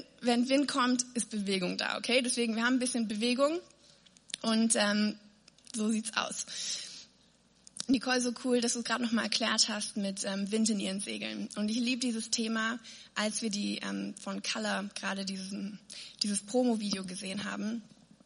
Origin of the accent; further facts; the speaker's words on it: North Rhine-Westphalia, Germany; ich bin ja kein Ruhrpöttler, ich bin Rheinländer, das sehen wir, das ist ein Unterschied. Düsseldorfer Grenze und dann fängt das Ruhrgebiet an.